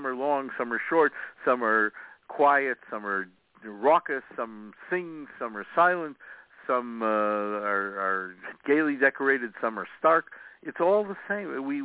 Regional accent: Chicago, Illinois, United States; I grew up in the Old South Side of Chicago, in what had been a Polish Catholic steelworkers neighborhood.

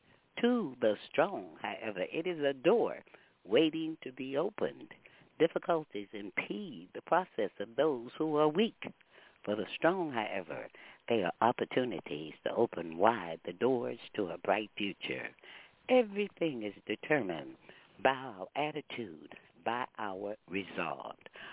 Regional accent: Houston, Texas, United States; born there; And being a Texan, born in Houston, Texas, and my family at this time lives about 25 miles north of Galveston

